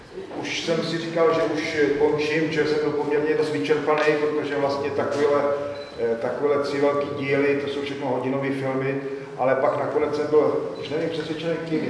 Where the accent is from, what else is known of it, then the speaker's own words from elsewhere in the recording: Prague, Czechia; protože já jsem z Libně, z Prahy